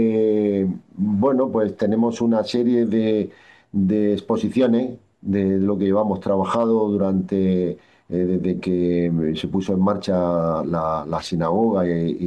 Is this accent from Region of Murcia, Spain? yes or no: yes; Lorca, Region of Murcia, Spain; creo que es para sentirnos muy orgullosos tanto lorquinos como españoles